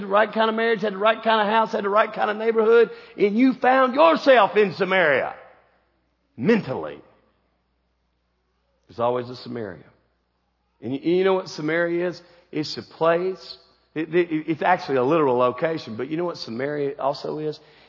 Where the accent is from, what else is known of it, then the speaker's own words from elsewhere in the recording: United States; I'm an American. I believe if I get a lot of stuff, I'm going to be happy.